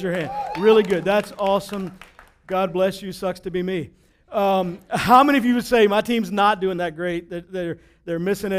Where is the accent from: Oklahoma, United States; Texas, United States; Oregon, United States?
Texas, United States; When I was a kid growing up in Texas, I've always been a huge Cowboys fan